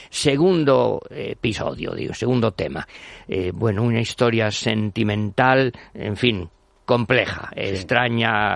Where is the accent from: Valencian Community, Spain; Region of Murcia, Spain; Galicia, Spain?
Valencian Community, Spain; Yo, como valenciano y que me gusta la paella